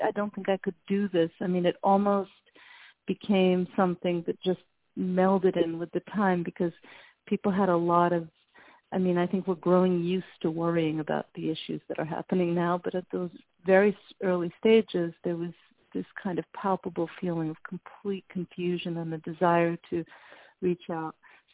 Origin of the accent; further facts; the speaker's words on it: Lebanon; I grew up in Lebanon, and the men would pace, you know, with worry beads in their hands.